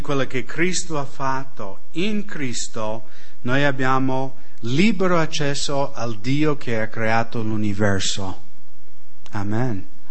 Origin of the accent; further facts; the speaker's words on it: United States; Italian is a second language; veramente vengo dagli Stati Uniti